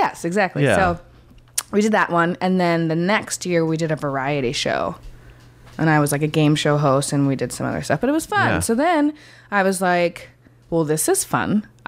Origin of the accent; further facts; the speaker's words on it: Port Edwards, Wisconsin, United States; Port Edwards, Wisconsin.